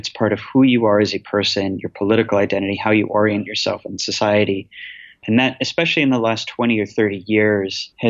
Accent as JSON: {"language": "English", "country": "United States", "said": "it kind of reminds me as an American of the way that we sometimes talk about"}